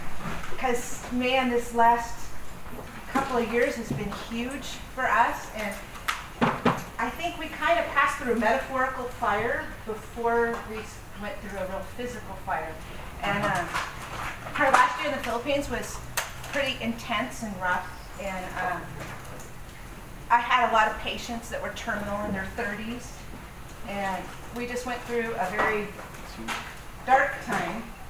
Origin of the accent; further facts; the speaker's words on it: United States; being American, we like to make plans, right?